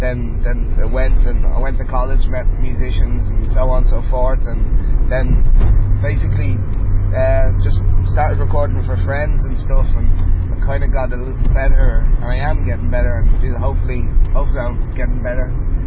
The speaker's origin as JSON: {"language": "English", "town": "Wicklow", "region": "Leinster", "country": "Ireland", "said": "I come from Wicklow."}